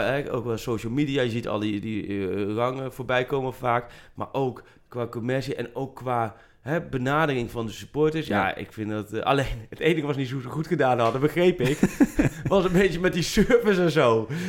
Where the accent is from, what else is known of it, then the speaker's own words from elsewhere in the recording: Gelderland, Netherlands; ik kom uit de Achterhoek.